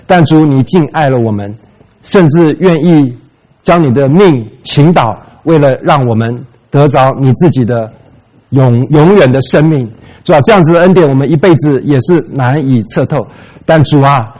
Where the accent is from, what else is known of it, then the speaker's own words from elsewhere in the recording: China; 我们中国人不太喜欢不习惯戴戒指